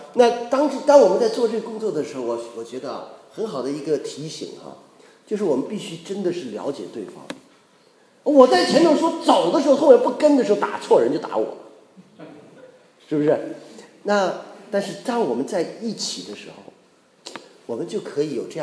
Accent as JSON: {"language": "Chinese", "town": "Xi'an", "region": "Shaanxi", "country": "China", "tie": "born or raised there", "said": "这个你知道我是西安来的啊，我可能刚才没介绍啊，我是西安出生长大的西北人呐、啊。"}